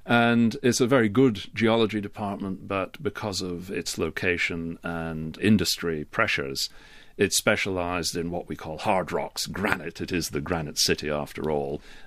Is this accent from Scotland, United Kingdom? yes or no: yes; Aberdeen, Scotland, United Kingdom; born there; I was born in Aberdeen, and the standard expectation in Scotland was you go to your local university.